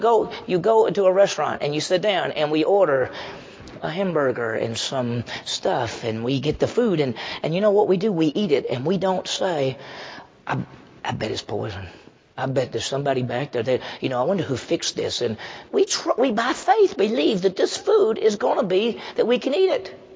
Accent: Vicksburg, Mississippi, United States; And my hometown got second place. But anyway, I was living in Vicksburg

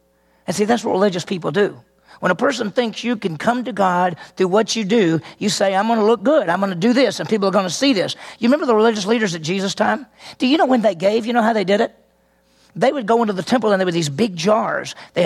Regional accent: Mississippi, United States; Listen, I grew up in Mississippi.

